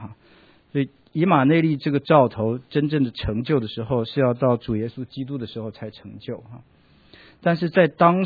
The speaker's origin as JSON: {"language": "Chinese", "country": "China", "said": "就是我们中国人这个词翻得特别好，他就翻出童女这两个字来"}